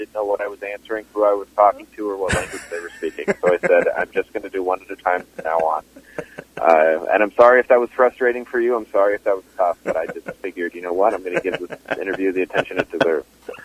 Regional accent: California, United States; Yeah, I grew up in Southern California, hours away from L.A., but I did grow up in California.

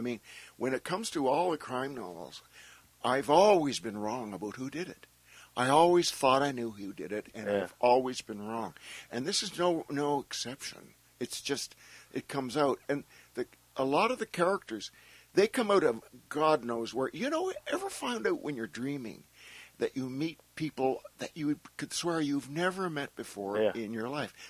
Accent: Nova Scotia, Canada; I'm from Nova Scotia, a small town in Nova Scotia that was a dry town.

